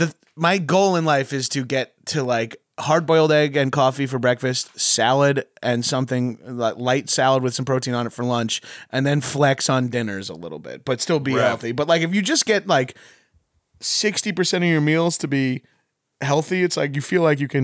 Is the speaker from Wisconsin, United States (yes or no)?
no; New York, United States; Yeah, and I'm from New York, and I still like, oh, I'm in Texas